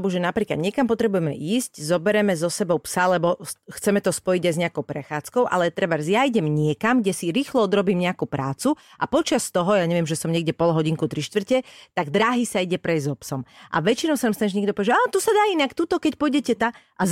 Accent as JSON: {"language": "Slovak", "town": "Bratislava", "region": "Bratislava Region", "country": "Slovakia", "tie": "born or raised there", "said": "veľmi veľa častí svojho rodného mesta nepoznám. Že ja som akože z Bratislavy a veľmi veľa vecí v Bratislave som nevidela."}